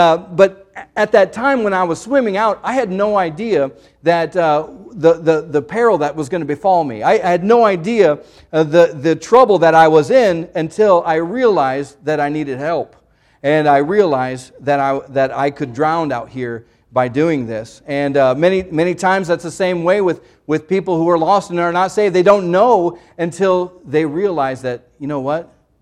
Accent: Iowa, United States; But we went swimming, and I'm from Iowa. I don't know much about the ocean.

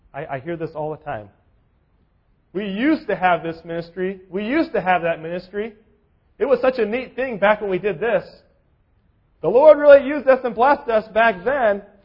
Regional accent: California, United States; Now, I grew up in California. It was always warm outside.

